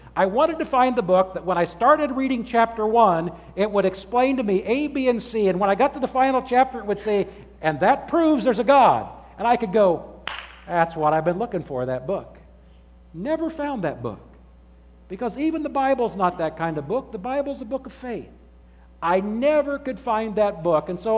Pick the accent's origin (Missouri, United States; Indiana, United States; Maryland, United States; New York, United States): Indiana, United States; Logansport; I grew up in Logansport. At Logansport, you're either Catholic or something else.